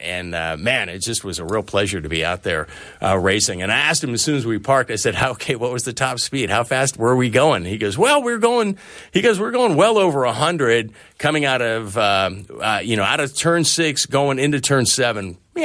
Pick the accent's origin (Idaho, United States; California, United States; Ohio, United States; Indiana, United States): California, United States; Cause I grew up in the Bay Area, familiar with the track